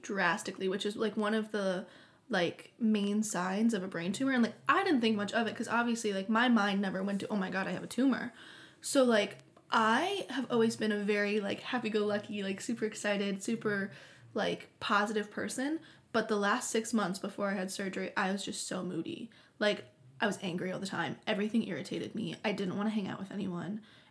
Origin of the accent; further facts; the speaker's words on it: Akron, Ohio, United States; So I'm from Akron, Ohio.